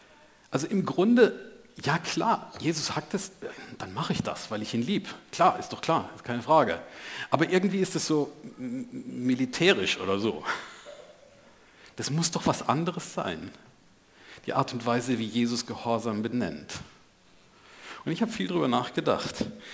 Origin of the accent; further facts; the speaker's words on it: Rhineland-Palatinate, Germany; Und wir sind ja Pfälzer